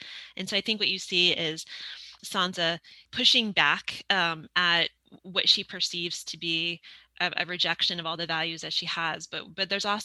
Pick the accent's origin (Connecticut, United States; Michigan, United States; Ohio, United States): Ohio, United States; Bellbrook; No, I grew up in Bellbrook. My whole family, like from like 18,000 generations back, is from, yeah, I was born in Kettering Hospital and yeah.